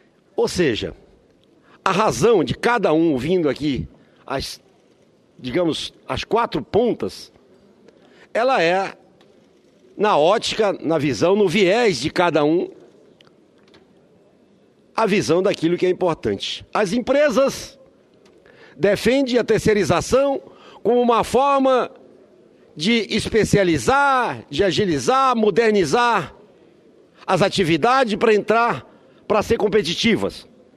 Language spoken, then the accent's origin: Portuguese; Roraima, Brazil; eu me lembrei lá da minha terrinha, em Roraima, no interior de Roraima